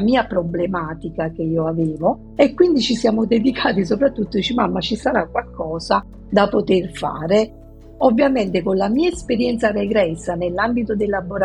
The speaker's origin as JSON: {"language": "Italian", "town": "Salerno", "region": "Campania", "country": "Italy", "tie": "born or raised there", "said": "io ho 53 anni, sono nata a Salerno, vissuta a Salerno, tuttora vivo a Salerno, però negli ultimi anni, presa dal mio questo lavoro, mi sono trasferita, diciamo, passo più tempo su Milano che dove sono nata."}